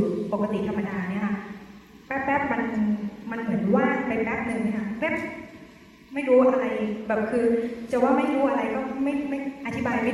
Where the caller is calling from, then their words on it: Chiang Rai, Thailand; หนูมาจากเชียงรายนะคะ